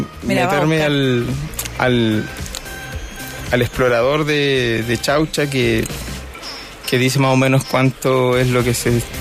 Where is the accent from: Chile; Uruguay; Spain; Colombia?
Chile; Acá en Chile le decimos a una moneda de baja denominación